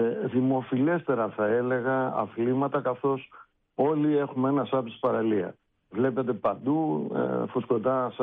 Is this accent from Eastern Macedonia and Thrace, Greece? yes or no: no; South Aegean, Greece; μια και είμαστε και πατριώτες από τα Δωδεκάνησα.